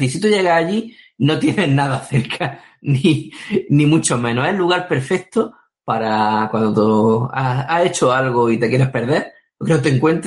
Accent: Almería, Andalusia, Spain; Es que aquí en Almería puedes hacer cualquier cosa. Se nota que estoy enamorado de mi tierra, ¿no?

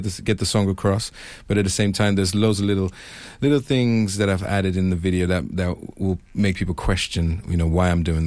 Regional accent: Ghana; also born or lived in France; I was born in Ghana, Ghanaian mother and a French father. So I have roots in Europe and in Africa. But my early stages in life was spent in Ghana.

